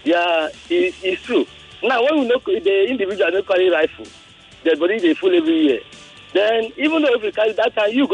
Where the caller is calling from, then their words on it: Lagos, Nigeria; I'm calling from Victoria Island now.